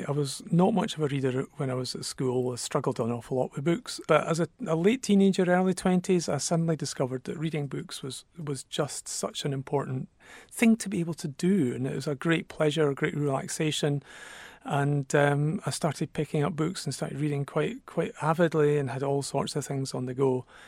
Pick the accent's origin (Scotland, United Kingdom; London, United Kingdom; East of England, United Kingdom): Scotland, United Kingdom; Even though I'm from the East Coast and don't quite know where Crow Road is